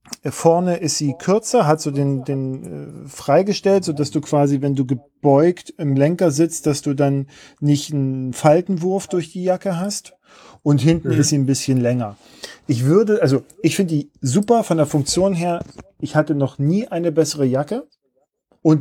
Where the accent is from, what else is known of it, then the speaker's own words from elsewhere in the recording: Leipzig, Saxony, Germany; bin ja Leipziger